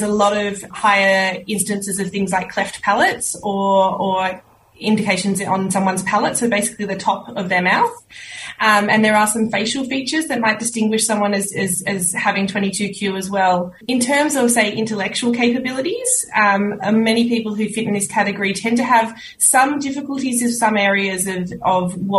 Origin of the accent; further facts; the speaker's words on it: Sydney, New South Wales, Australia; I'm from Sydney. I live in Sydney now and still based here. I've moved away and done a few things in all over places in the world, and I've ended up 5 kilometres from where I grew up.